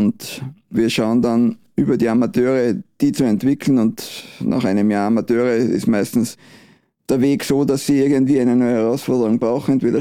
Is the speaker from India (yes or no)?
no; Tyrol, Austria; accent: Tyrolean; Ich bin ja in Tirol aufgewachsen, bin ein Tiroler, hört man, konnte nicht ablegen, aber passt gut, so ein bisschen Dialektpflege gehört auch dazu. Und bin in Tirol im Nachwuchs gewesen